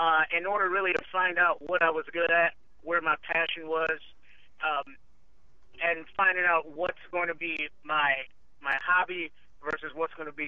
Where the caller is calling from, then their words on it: Chicago, Illinois, United States; Chicago, Illinois.